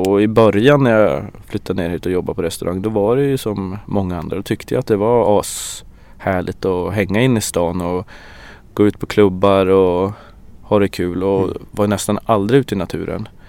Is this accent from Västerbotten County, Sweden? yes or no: yes; Åsele, Västerbotten County, Sweden; Alltså jag är så glad att jag har vuxit upp i Åsele ändå.